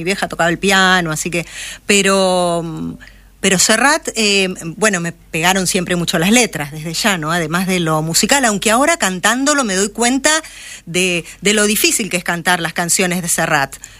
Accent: Avellaneda, Buenos Aires Province, Argentina; Viví por muchos lados de chica, en realidad, por cuestiones de laburo de mis padres, pero desde la escuela primaria, los últimos grados de la escuela primaria, ya viví en Avellaneda.

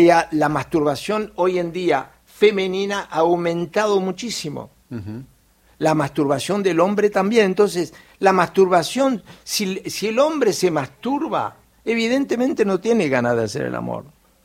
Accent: Rosario, Santa Fe, Argentina; also born or lived in Salliqueló; Así que me siento rosarino y saliquelense.

